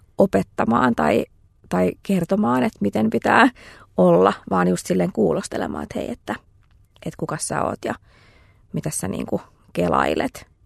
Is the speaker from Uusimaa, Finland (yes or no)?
yes; Helsinki, Uusimaa, Finland; also born or lived in Turku / Orivesi / Lusaka, Zambia; Mä oon itse Helsingistä kotoisin ja oon asunut sitten Suomessa myös Turussa ja Orivedellä ja sen lisäksi Sambiassa, Lusakassa.